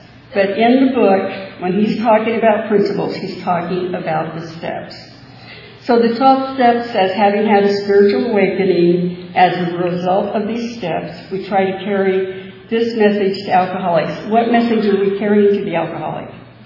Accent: California, United States; You know, and I'm from California, and I moved here.

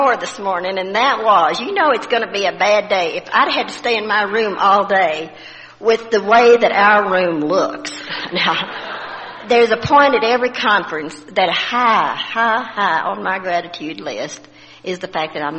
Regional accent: Austin, Texas, United States; from Austin.

